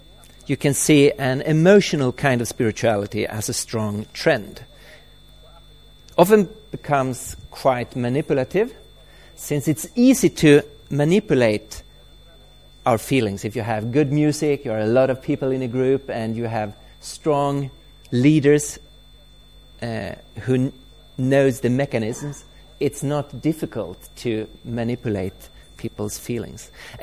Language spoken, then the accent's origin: English; Sweden; I come from Sweden, the very secular country of Sweden